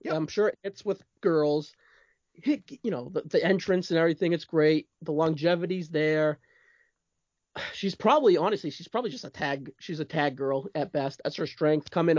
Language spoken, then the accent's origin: English; Massachusetts, United States; accent: Boston; Yeah, me and my Boston accent, so I don't know.